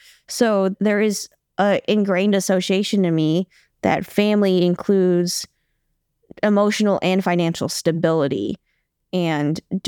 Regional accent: United States; because growing up in America, clearly I went home with some kind of expectation

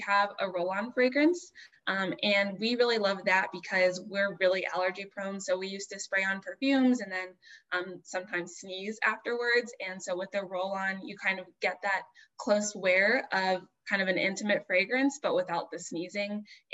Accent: Ohio, United States; now in Boston, United States; So I am from Ohio, born and bred, moved around a lot, and right now I'm living in Boston

